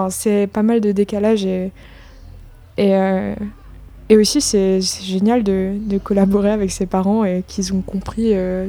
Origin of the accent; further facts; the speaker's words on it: Nevers, Bourgogne-Franche-Comté, France; Avant d'être à Strasbourg, j'étais à Nevers. C'est là où habitent mes parents et j'ai fait mon lycée là-bas. En fait, j'ai grandi en Bourgogne.